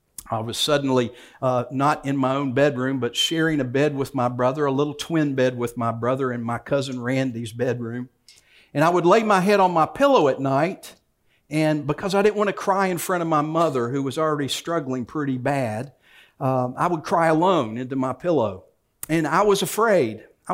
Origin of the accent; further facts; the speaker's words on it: Virginia, United States; It was a bigger church than we'd ever gone to when I was growing up in Virginia.